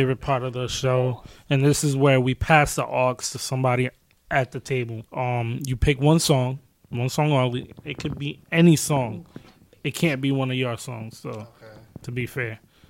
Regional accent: Rhode Island, United States; We're still from Rhode Island

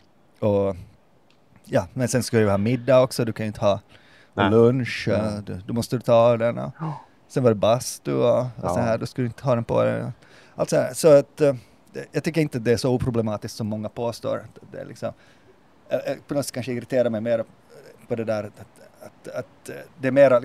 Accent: Denmark; Jag kom från Danmark

